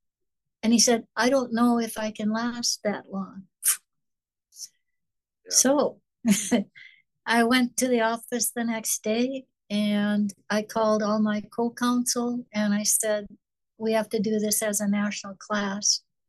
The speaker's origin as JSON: {"language": "English", "region": "North Dakota", "country": "United States", "tie": "born or raised there", "said": "And by the way, I grew up in North Dakota in a political party most people have never heard about called the Nonpartisan League."}